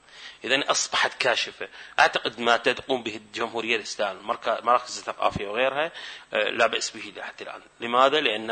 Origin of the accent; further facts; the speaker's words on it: Iraq; بالعكس نحن كشعب عراقي يعني من الواقع نتحدث لك